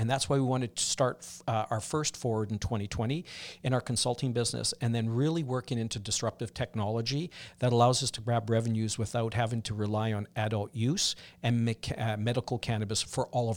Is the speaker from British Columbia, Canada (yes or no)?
no; Saskatchewan, Canada; I'm a flatlander. I grew up in Saskatchewan, but I was really drawn to the West Coast